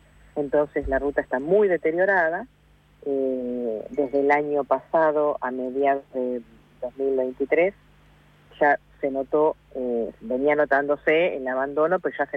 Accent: Chivilcoy, Buenos Aires Province, Argentina; Yo soy de Chivilcoy y viajo semanalmente por la Ruta 5

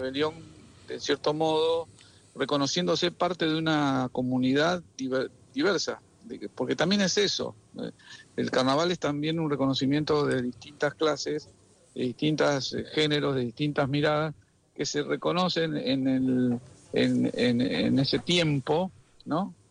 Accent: Berisso, Buenos Aires Province, Argentina; also born or lived in Ensenada; yo recuerdo dos carnavales de cuando era pibe, en Berisso y en Ensenada.

